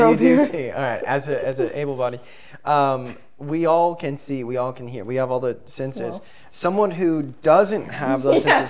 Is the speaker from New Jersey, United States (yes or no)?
no; Texas, United States; Yeah, yeah. I'm from Texas, so I'm so used to, like, I feel like a fucking lizard on a rock.